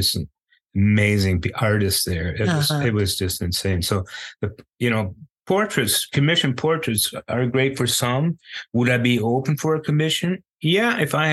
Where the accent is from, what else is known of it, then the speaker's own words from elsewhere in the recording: Remscheid, North Rhine-Westphalia, Germany; I come from Remscheid, Germany